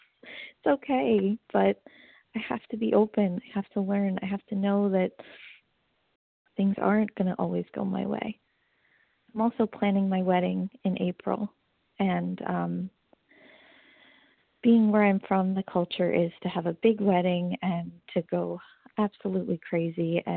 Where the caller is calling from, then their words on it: New York, United States; Good morning, everybody. … calling from Long Island, New York.